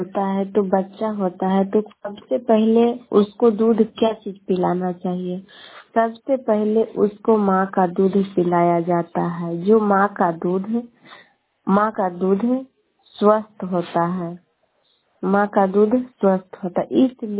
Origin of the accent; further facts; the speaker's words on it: Patna, Bihar, India; गुआसा सिखपुरा मेरा घर हुआ, पटना जिला के रहने वाली हूँ।